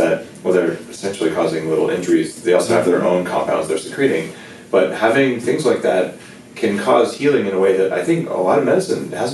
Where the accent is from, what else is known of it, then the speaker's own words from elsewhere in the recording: New Mexico, United States; I grew up with them in New Mexico